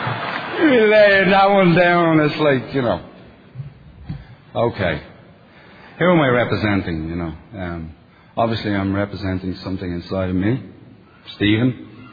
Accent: Dublin, Leinster, Ireland; With my accent, you know, because my accent is dog shit at home in Dublin.

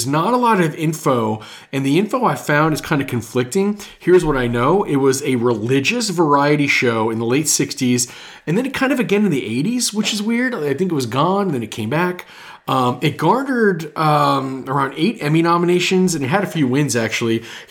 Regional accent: New York, United States; And growing up in New York, I heard it all the time.

